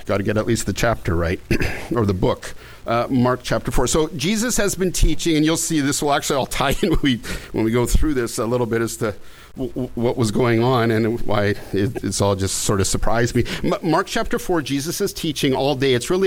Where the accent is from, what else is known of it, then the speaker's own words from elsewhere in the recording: Canada; I mean, I came from Canada. I mean, my folks would have loved to come.